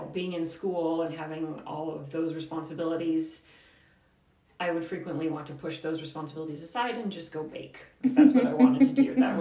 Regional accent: Oklahoma, United States; born there; also born or lived in California / Germany / Oregon; now in Moscow, United States; my dad was in the Army, so I was born in Oklahoma, and I don't remember any of that. then we moved to California, moved to Germany, and then my dad got out of the Army, and we moved to Oregon.

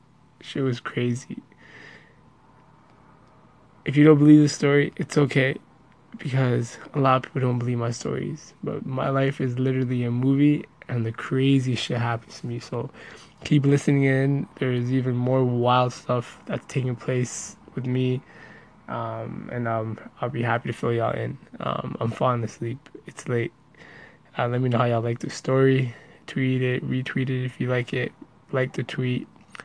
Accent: Pakistan; And I'm like, no, I'm from Pakistan."

